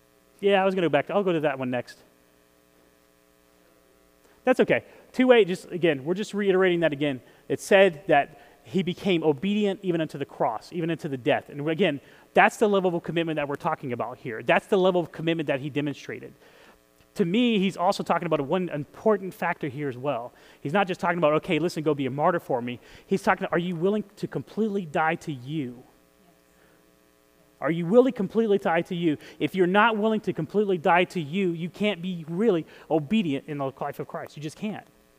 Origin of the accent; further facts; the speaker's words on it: Texas, United States; And I'm from Texas. You would think I would talk slower.